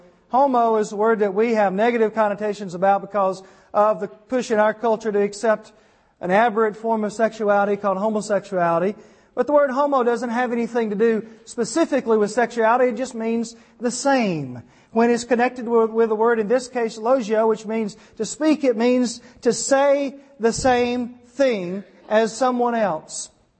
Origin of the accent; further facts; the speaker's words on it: Alabama, United States; In fact, I'm from Alabama.